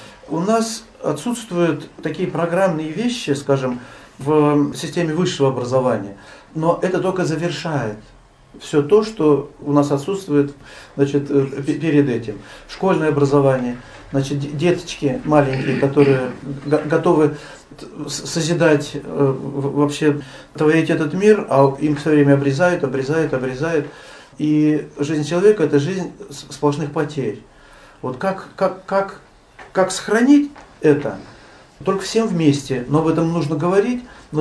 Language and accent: Russian; Tatarstan, Russia; Ну, я родился, вырос в Татарстане, недалеко от Елабуги это было, в общем. Я туда много раз в детстве тоже ездил.